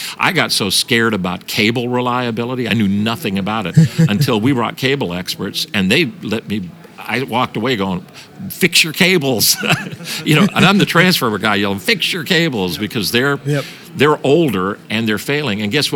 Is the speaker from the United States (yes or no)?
no; Toronto, Ontario, Canada; I grew up in Toronto.